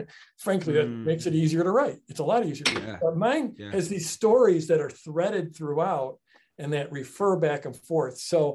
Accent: United States; I'm an American, you're an American.

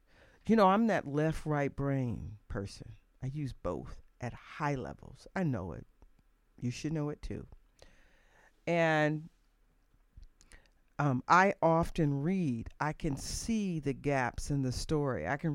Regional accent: Chicago, Illinois, United States; I'm from Chicagoland area, and so is she

